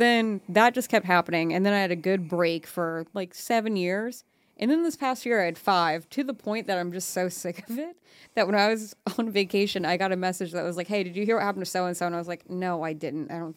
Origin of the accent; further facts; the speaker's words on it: Springfield, Massachusetts, United States; No, outside of Springfield, Mass.